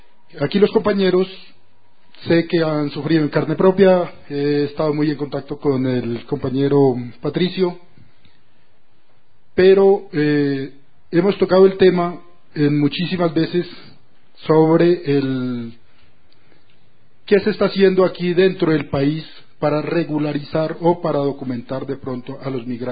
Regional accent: Colombia; Yo soy colombiano.

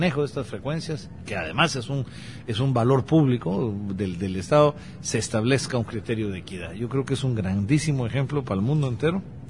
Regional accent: Guatemala; al igual que en mi país, Guatemala, no hay ni siquiera una legislación sobre comunicación comunitaria

